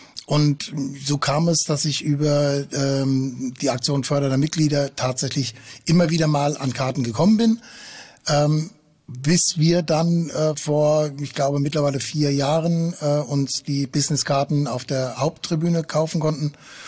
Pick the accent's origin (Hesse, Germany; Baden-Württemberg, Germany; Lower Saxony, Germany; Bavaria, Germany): Hesse, Germany; Frankfurt am Main; now in Hamburg, Germany; tatsächlich komme ich sogar noch höher aus dem Norden. Ich bin gebürtig aus Friese, bin aber in Frankfurt am Main aufgewachsen.